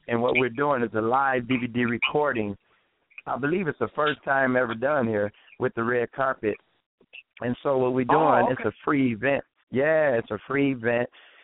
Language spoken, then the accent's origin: English; Saginaw, Michigan, United States; I'm right here from Saginaw, Michigan. You call it the Gnaw.